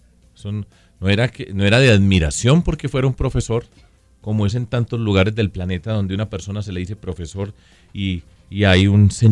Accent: Medellín, Antioquia, Colombia; also born or lived in Bogotá; yo viví mucho tiempo acá en Bogotá. Entonces decían que yo era bogotano. Y yo no soy bogotano, yo quiero Bogotá, soy de Medellín, soy antioqueño, quiero mi tierra, pero soy un paisa universal.

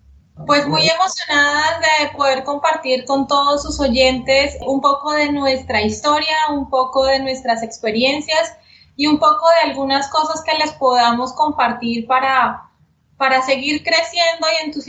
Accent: Yopal, Casanare, Colombia; born there; yo nací en Yopal, pero nuestra familia y hemos estado muy arraigada con la tierra, con el llano, con Casanare

